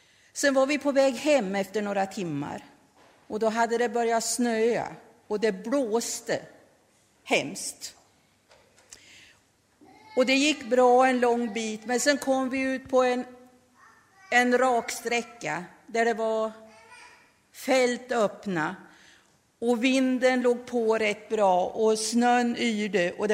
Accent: Lindesberg, Örebro County, Sweden; Ja, jag är född på BB i Lindesberg och sen har jag växt upp en mil utanför Lindesberg på landet.

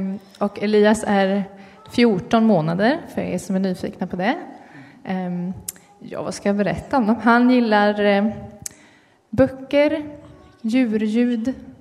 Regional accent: Eksjö, Jönköping County, Sweden; Och jag är uppvuxen, född och uppvuxen i Eksjö i Småland.

